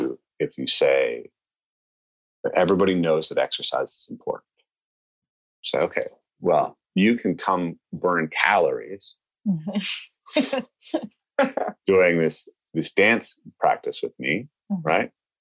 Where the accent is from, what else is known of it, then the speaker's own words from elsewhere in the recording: Northwest, United States; I'm a white American, right? I grew up in the Northwest, and I definitely grew up with this strong cultural sense that dancing was not for men.